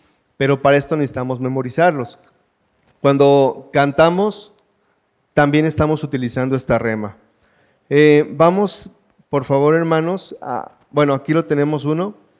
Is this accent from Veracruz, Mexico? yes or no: yes; Veracruz, Mexico; la mayoría sabe que yo soy de Veracruz